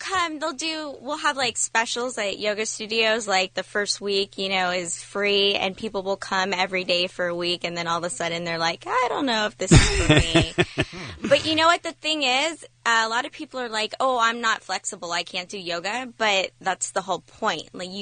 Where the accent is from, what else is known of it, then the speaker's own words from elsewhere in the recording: California, United States; now in Covina, United States; I am originally from Orange County.